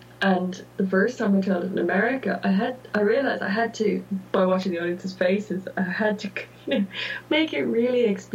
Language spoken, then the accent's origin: English; Ireland; growing up in Ireland